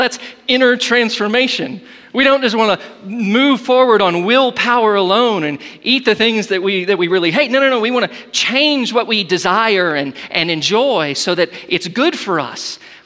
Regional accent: Ardmore, Oklahoma, United States; I remember growing up in Ardmore, Oklahoma. It's a small town

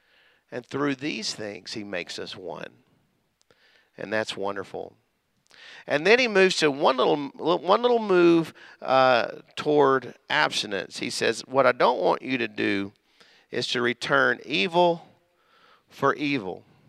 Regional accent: Mississippi, United States; I grew up in Mississippi

